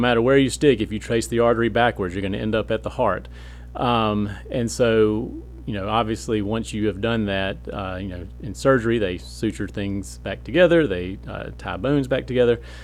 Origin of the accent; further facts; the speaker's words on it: Greenwood, Mississippi, United States; Yeah, so I'm originally from Greenwood, Mississippi, so down in the Delta, not too far from here, about 2 hours.